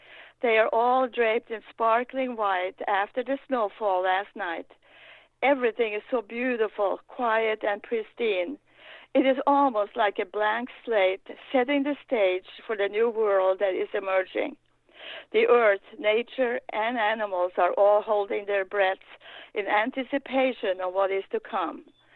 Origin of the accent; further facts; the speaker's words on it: Norway; I was born and raised in Norway, and every summer I spent the summer at my parents' cabin, not too far from the North Sea